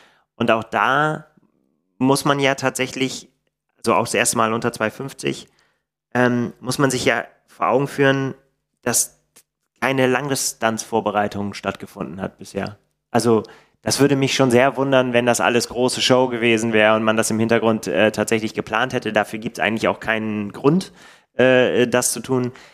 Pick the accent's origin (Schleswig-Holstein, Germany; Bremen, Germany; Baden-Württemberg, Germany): Bremen, Germany; da wir denselben Geburtsort haben. Wir kommen nämlich beide aus Bremen.